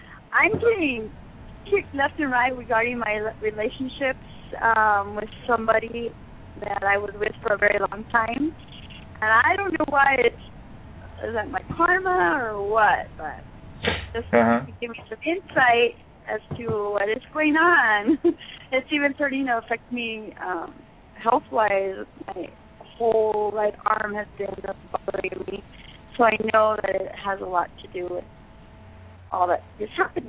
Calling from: Arizona, United States

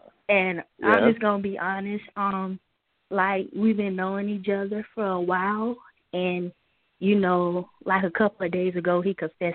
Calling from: South Carolina, United States; I'm calling from South Carolina.

